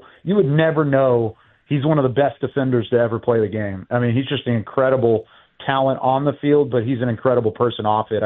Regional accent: Texas, United States; now in Maryland, United States; just own up to the fact that I'm a transplant from Texas to Maryland.

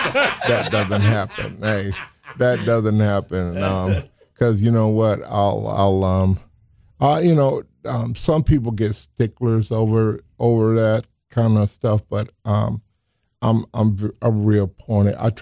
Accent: the South, United States; I grew up in the South. We was in the church or in the church during Sunday.

